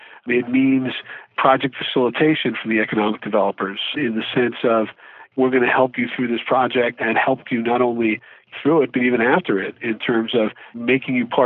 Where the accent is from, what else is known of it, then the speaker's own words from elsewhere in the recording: New Jersey, United States; Well, I'll start off by citing my home state of New Jersey.